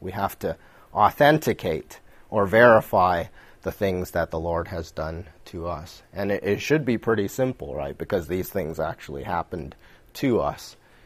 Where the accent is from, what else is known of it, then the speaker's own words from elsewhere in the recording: Seattle, Washington, United States; I'm from the West Coast. I'm a West Coast kid since I was born. I grew up in Seattle, and so tomorrow I'll be rooting for the Seahawks.